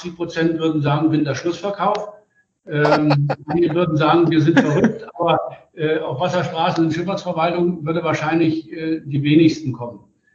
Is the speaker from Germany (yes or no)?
yes; Zehdenick, Brandenburg, Germany; Ich stamme aus Zehlenick. Das ist ein kleines Hafenstädtchen, 60 Kilometer nördlich von Berlin